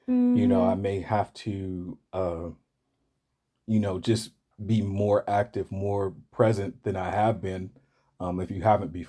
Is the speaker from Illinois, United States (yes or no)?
no; Detroit, Michigan, United States; Detroit is in the playoffs. I'm from Detroit, so.